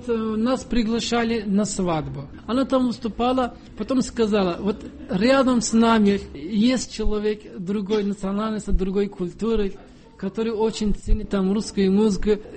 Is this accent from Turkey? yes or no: yes; Turkey; Russian is a second language; А он говорит, вы откуда? Я говорю, из Турции. Так что вы мусульман? Я говорю, да.